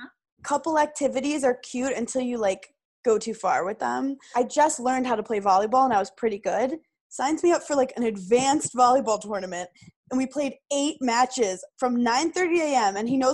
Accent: Brooklyn, New York, United States; I'm from Brooklyn

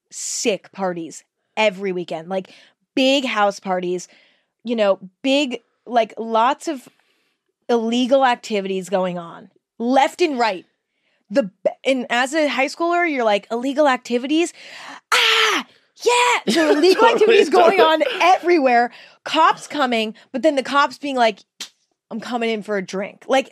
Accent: California, United States; because I grew up in California, but in Northern California, and it was so different.

